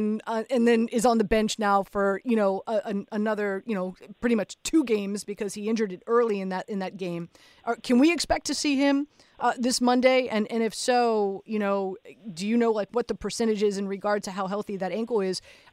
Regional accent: Miami, Florida, United States; born and raised in Miami, grew up a Steelers/Dolphins fan, of course.

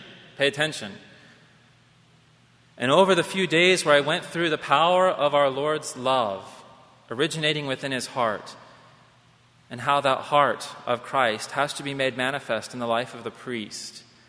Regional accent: Columbus, Ohio, United States; I'm from Columbus, Ohio.

